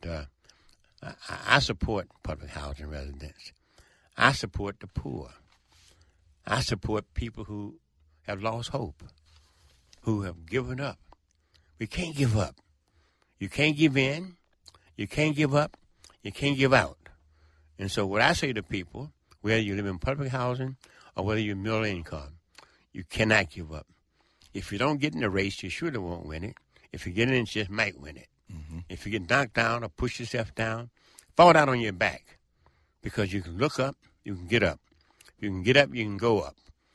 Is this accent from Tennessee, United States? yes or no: yes; Memphis, Tennessee, United States; When I was growing up in Memphis, there were about five or six things that black folks could do.